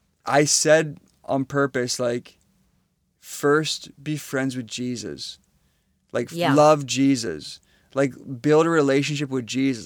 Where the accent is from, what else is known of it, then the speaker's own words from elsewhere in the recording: Canada; You're just Canadian.